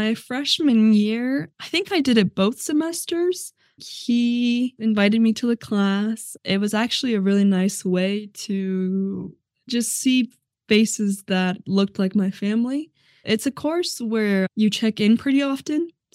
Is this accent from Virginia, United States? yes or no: no; Colorado, United States; born there; So most of my family is from Mexico. My parents moved here when they were younger and I was born in Colorado.